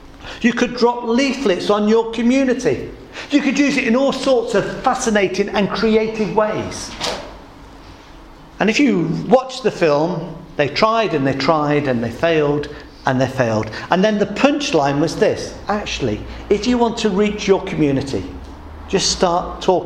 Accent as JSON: {"language": "English", "region": "England", "country": "United Kingdom", "tie": "born or raised there", "said": "Now, I grew up in the Midlands and spent the first part of my life in the Midlands."}